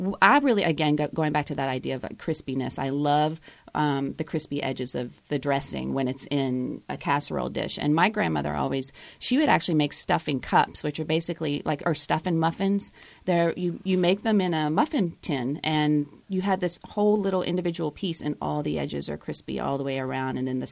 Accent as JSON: {"language": "English", "town": "Richmond", "region": "Virginia", "country": "United States", "tie": "born or raised there", "said": "I'm originally from West Virginia, yes. So, but I grew up in Richmond for the most part."}